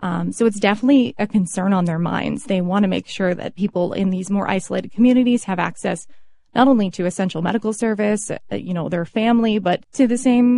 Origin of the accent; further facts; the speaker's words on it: Ontario, Canada; Again, I'm from Ontario. I travel back home a lot